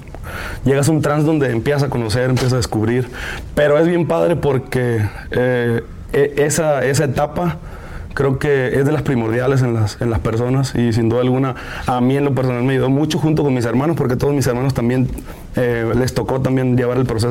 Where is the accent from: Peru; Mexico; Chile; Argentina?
Mexico; Los Mochis, Sinaloa; born there; Yo nací en Los Mochis, Sinaloa. Nacido.